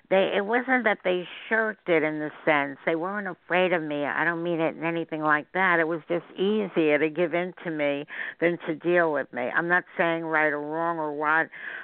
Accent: Brooklyn, New York, United States; Brooklyn, New York. I grew up in Brooklyn.

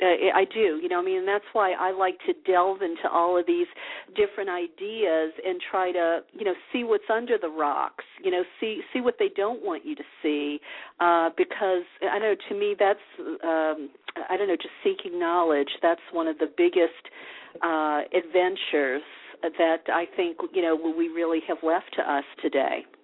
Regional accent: the South, United States; I mean, I grew up in the Bible Belt, a Catholic, and, you know.

